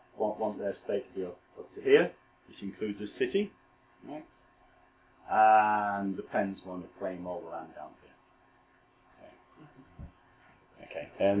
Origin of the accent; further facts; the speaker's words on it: England, United Kingdom; As English people, are struck by the architecture around here. We could be walking through just the squares you've got. Washington Square is exactly like Queen Square in Bristol.